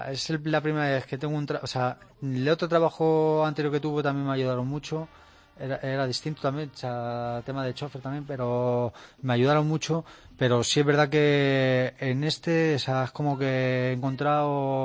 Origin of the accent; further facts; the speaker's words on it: Spain; que yo soy español, tal, digo, vengo de España, digo, con la ilusión de conocerte